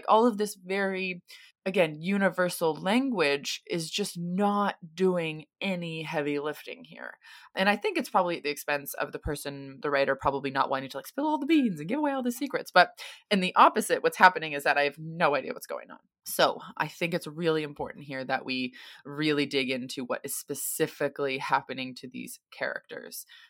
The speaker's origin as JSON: {"language": "English", "country": "United States", "lives_now": "Sydney, Australia", "said": "I'm an American currently living in Sydney, Australia"}